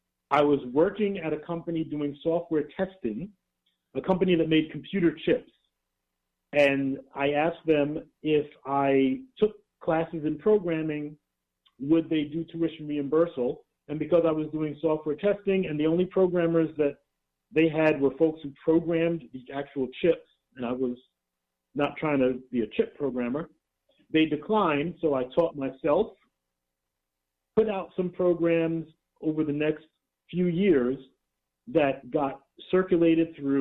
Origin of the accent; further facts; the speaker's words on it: Brooklyn, New York, United States; So my story really starts back in the late 1970s in Brooklyn. I was born and raised in Bed-Stuy